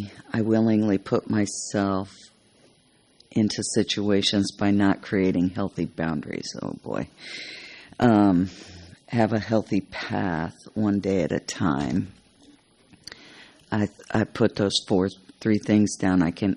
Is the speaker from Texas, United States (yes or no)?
yes; Houston, Texas, United States; from Houston.